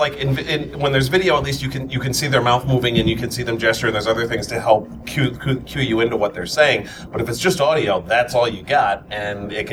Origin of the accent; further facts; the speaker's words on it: New York, United States; accent: New York; I can do a really thick New York accent because I'm from New York.